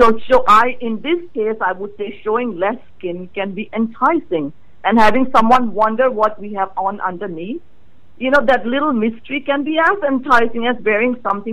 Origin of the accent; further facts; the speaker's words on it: Thailand; English is a second language; now in United States; I was born and raised in Thailand, you know, and my parents have ateliers and showrooms.